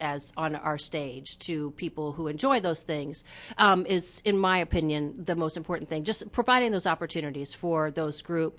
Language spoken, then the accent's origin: English; Iowa, United States; Yeah, I'm originally from Iowa. I was a dancer and an actor.